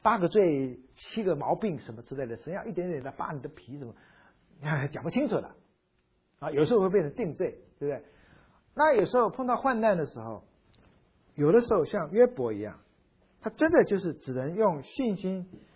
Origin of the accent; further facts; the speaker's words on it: Taiwan; 那我们闽南话台湾话有一句话哈